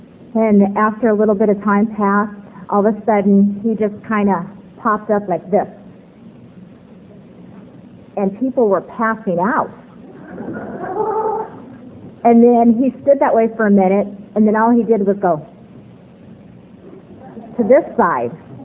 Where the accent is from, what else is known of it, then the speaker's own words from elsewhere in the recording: San Bernardino, California, United States; I'm an Eskimo from San Bernardino. Don't tell anybody, though. And there aren't a lot of us.